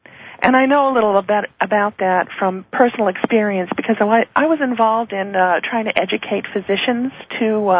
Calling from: Seattle, Washington, United States; I'm calling from the Seattle area.

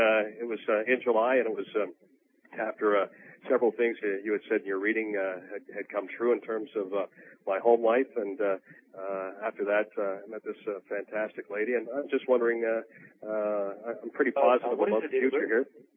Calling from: Lethbridge, Alberta, Canada; I'm calling from Lethbridge, Alberta.

